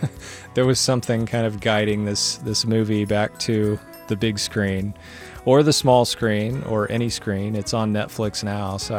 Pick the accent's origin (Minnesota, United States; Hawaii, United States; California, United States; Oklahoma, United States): Oklahoma, United States; And I grew up in Oklahoma, so I've always kind of been around Native American culture and people